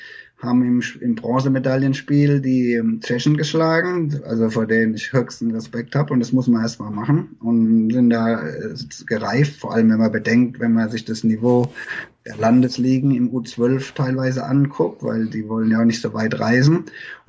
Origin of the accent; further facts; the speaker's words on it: Mannheim, Baden-Württemberg, Germany; now in Heidelberg, Germany; Also Heidelberg gehört ja quasi zu Mannheim. Jetzt, ich bin aus Mannheim und wohne jetzt in Heidelberg.